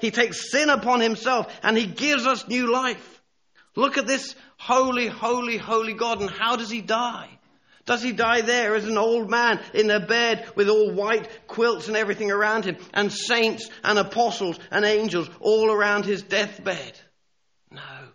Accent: South West England, United Kingdom; growing up in Somerset, I'd go with my dad to visit some farmers

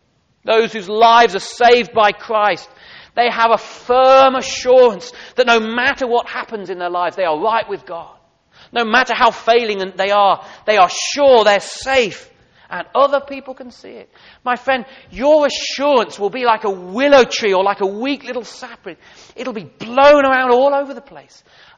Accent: England, United Kingdom; We're into planting our gardens, aren't we, as English people? We're kind of obsessed with gardening, aren't we? Well, I'm not, actually, but I'm not a typical Englishman.

